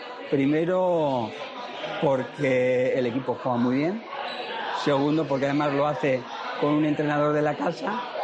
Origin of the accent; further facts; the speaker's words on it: Navarre, Spain; El equipo de mi tierra, ¿no?, y el equipo que me dio la posibilidad de entrenar en primera división.